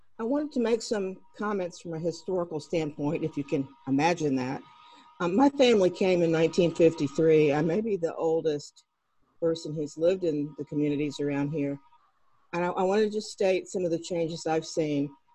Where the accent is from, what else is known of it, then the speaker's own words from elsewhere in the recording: Atlanta, Georgia, United States; When I was growing up in Druid Hills, it was not seen as a wealthy place, a super wealthy place.